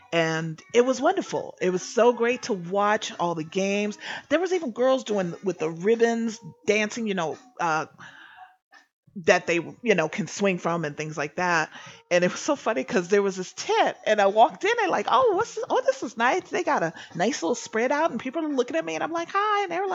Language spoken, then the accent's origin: English; California, United States; I'm just visiting. I'm from, you know, I'm from California. I'm here on vacation.